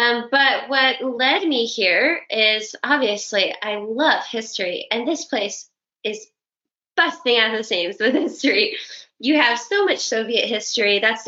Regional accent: Texas, United States; moved away as an adult; So I, like you mentioned, I'm originally from Texas.

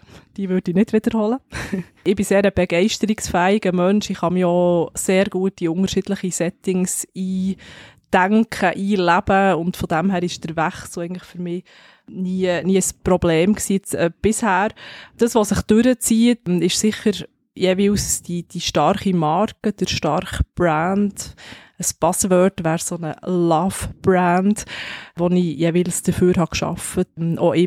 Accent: Bern, Switzerland; Ja, das war so meine Kindheit in der Agglomeration Bern, schön wohlbehütet.

